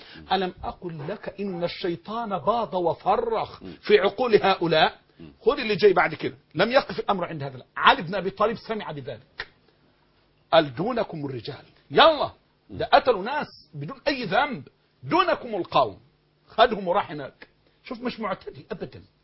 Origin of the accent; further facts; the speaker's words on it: Egypt; زي ما عندنا في مصر كده